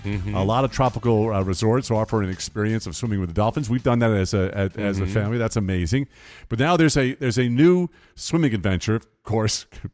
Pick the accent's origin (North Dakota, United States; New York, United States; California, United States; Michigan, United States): New York, United States; So I grew up on Long Island, as a lot of people know, and I was born in 1952.